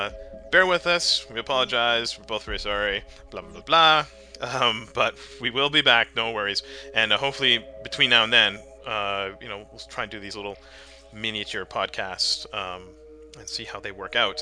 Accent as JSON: {"language": "English", "country": "Canada", "said": "this is just my suggestion as a Canadian"}